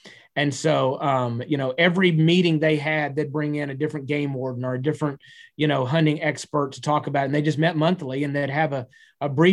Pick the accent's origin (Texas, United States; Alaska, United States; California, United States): Texas, United States; Now I'm a Texan. I mean, you know, Friday Night Lights, football, basketball, baseball, all that.